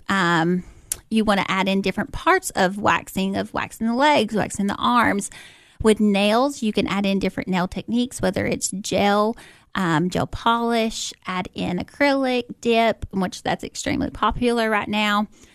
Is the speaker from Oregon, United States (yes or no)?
no; Cookeville, Tennessee, United States; I'm from Cookeville, Tennessee.